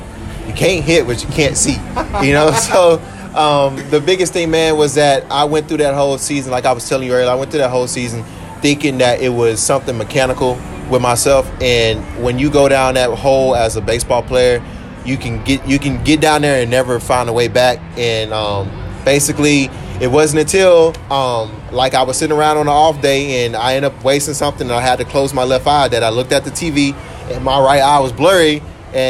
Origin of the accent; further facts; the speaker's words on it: Hattiesburg, Mississippi, United States; we coming from the place that I came from Hattiesburg, and the environment and the community that we had behind our high school baseball team, it was amazing.